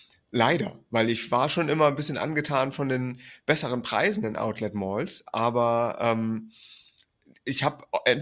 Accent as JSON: {"language": "German", "region": "Northern Germany", "country": "Germany", "said": "nun komme ich aus Norddeutschland, die nächste große Stadt war Kiel"}